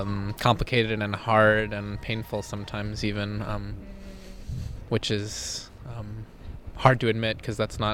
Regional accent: West Virginia, United States; I'm from Greenbrier County, West Virginia, and going to school at West Virginia Wesleyan

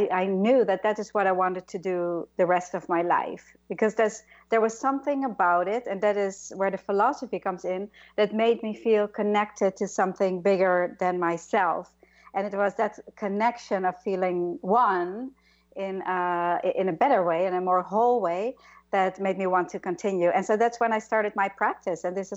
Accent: Netherlands; moved away as an adult; now in New York, United States; And I came from Holland when I was 18 to be a dancer in New York.

